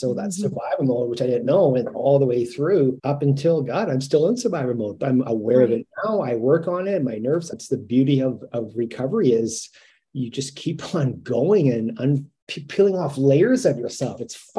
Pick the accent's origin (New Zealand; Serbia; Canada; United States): Canada; Winnipeg, Manitoba; also born or lived in Calgary / Edmonton / Ottawa; So I went from Calgary to Edmonton to Ottawa and then to Winnipeg in 1988. I was in grade 3. When we came to Winnipeg, and I've been here ever since.